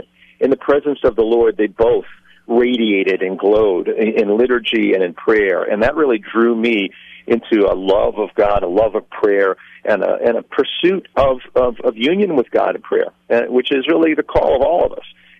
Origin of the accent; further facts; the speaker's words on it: Providence, Rhode Island, United States; they were in my hometown of Providence, Rhode Island